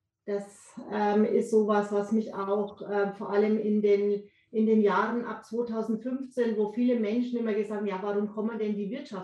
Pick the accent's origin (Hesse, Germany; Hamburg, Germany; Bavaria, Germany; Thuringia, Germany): Bavaria, Germany; Also ich komme ursprünglich aus Unterfranken